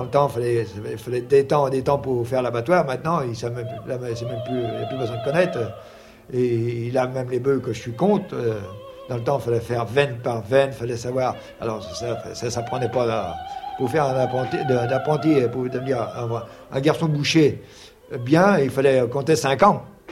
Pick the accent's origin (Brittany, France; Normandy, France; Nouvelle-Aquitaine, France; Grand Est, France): Normandy, France; j'ai fait l'abattoir, oui, chez moi en Normandie, je sais faire l'abattoir